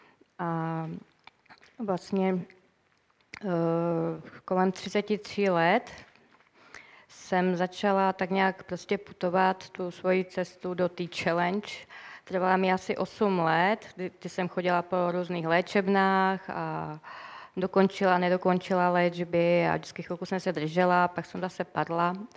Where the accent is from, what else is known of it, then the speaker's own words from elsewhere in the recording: Wallachia, Czechia; Začali jsme chodit do apoštolské církve u nás na Valašsku, já pocházím z Valašska.